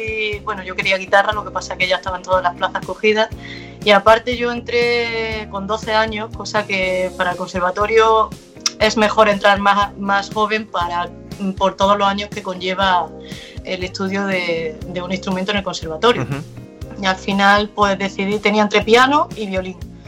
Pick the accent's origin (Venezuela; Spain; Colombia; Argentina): Spain; Jaén, Andalusia; Mi primer concierto como cantautora fue en Jaén, en mi tierra, en 2006.